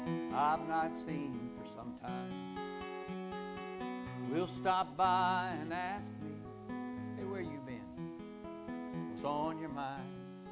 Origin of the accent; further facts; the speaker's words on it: Aberdeen, North Carolina, United States; Well, I grew up in Aberdeen, North Carolina, not far from here.